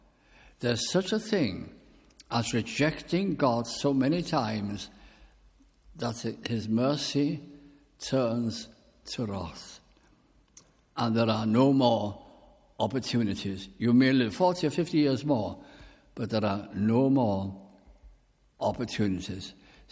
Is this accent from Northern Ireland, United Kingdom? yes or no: no; North West England, United Kingdom; I was brought up in South Lancashire